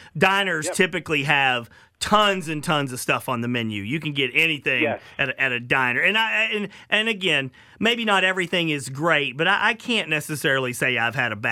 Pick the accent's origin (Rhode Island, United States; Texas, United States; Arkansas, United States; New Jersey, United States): Arkansas, United States; Little Rock; And I grew up with one in Little Rock. We went there for all our special occasions.